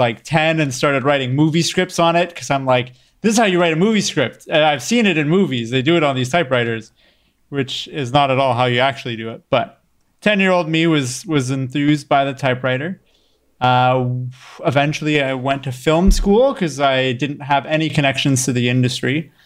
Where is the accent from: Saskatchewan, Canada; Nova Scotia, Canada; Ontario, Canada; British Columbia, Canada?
Ontario, Canada; I was born and raised in Ontario, not Ontario, California, Ontario, Canada. And my parents immigrated here a few years before I was born.